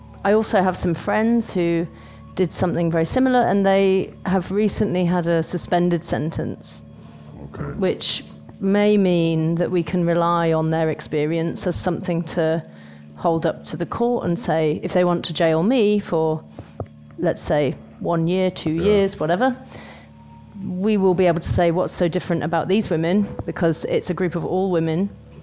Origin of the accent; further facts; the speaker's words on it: United Kingdom; now in London, United Kingdom; I'm from the UK. I live in London. I'm not from London. But I lived there quite a long time.